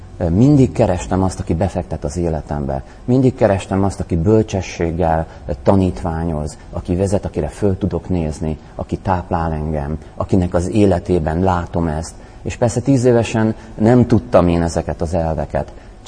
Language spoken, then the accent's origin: Hungarian; Szeged, Csongrád-Csanád, Hungary; én szegedi vagyok